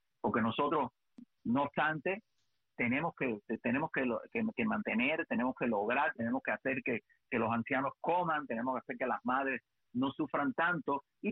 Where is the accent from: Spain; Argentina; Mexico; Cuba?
Cuba; yo soy cubano, yo soy nacido aquí, vengo a visitar a mi país, punto.